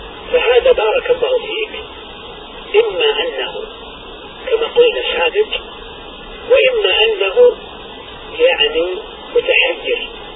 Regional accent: Saudi Arabia; ونحن الآن عندنا في السعودية

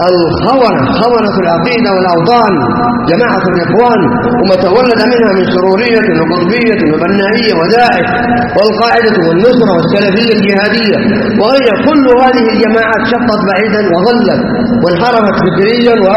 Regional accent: Saudi Arabia

